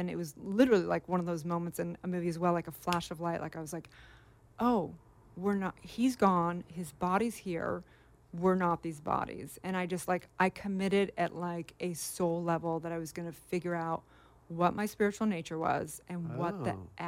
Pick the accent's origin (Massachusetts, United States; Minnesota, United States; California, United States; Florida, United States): California, United States; Santa Barbara; growing up in Santa Barbara, it was like the programming was so deep.